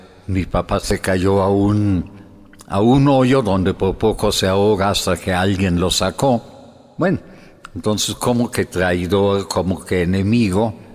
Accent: Fürth, Bavaria, Germany; Spanish is a second language; moved away; mi ciudad natal, Fürth, una ciudad pues de tamaño mediano, poquito menos de 100.000 habitantes, junto a Nuremberg

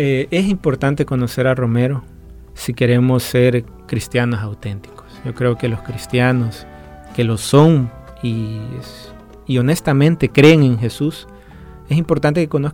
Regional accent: El Salvador; Creo que como salvadoreño a mí me llena de esperanza, me anima a seguir creyendo y luchando por la paz, creer que es posible la reconciliación en El Salvador.

